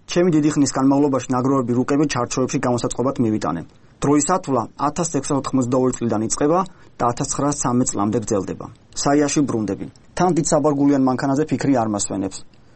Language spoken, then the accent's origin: Georgian; Keda, Adjara, Georgia; born or raised there